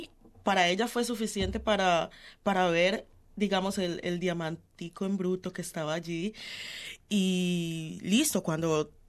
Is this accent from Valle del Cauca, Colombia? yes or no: yes; Buenaventura, Valle del Cauca, Colombia; also born or lived in Cali; Yo soy de Buenaventura. Más o menos cuando tenía 14 años me fui a vivir a Cali para terminar el colegio